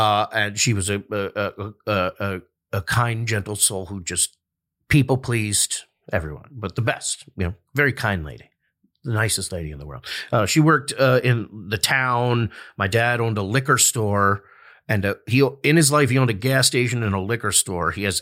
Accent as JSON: {"language": "English", "town": "Eastchester", "region": "New York", "country": "United States", "said": "Eastchester, New York."}